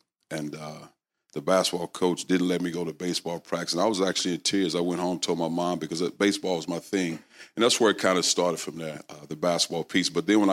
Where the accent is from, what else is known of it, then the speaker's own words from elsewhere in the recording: St. Louis, Missouri, United States; Well, you know, I grew up and I was born in St. Louis, Bourne's Hospital.